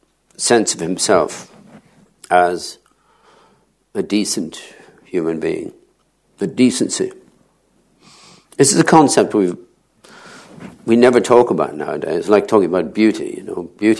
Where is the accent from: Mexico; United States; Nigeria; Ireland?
Ireland; I grew up in Ireland in the 1950s with a deep sense of sin.